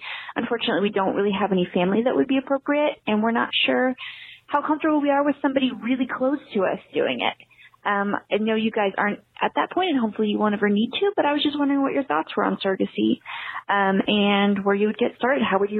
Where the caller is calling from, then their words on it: San Antonio, Texas, United States; I'm calling from San Antonio, Texas.